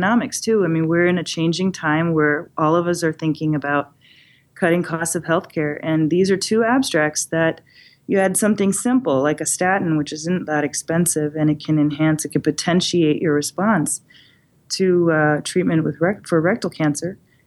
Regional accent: Seattle, Washington, United States; next year's meeting, which is actually going to be in my hometown of Seattle in the middle of June

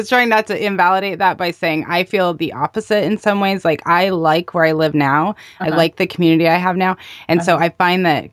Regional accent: Arizona, United States; I'm from Arizona.

